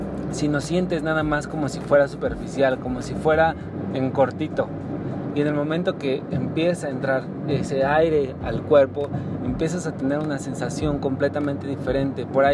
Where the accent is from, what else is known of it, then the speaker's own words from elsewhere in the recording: Mexico; Como mexicana nos encanta los pinches días de descanso